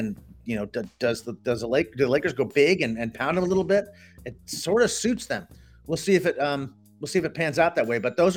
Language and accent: English; Boston, Massachusetts, United States; and I'm from Boston, and I've been hating them my whole life.